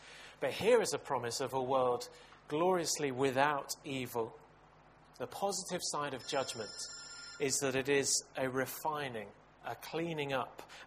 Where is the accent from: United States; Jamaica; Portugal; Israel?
Portugal; Growing up in Portugal, I became accustomed to some fairly horrific driving statistics.